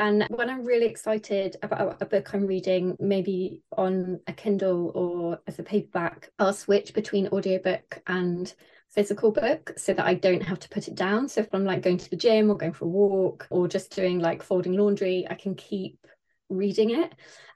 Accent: Launceston, South West England, United Kingdom; I grew up in Launceston, which is in like right on the Cornwall Devon border.

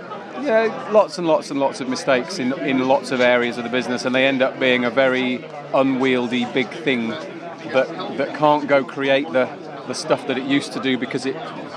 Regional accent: Poole, South West England, United Kingdom; I'm from Poole in Dorset.

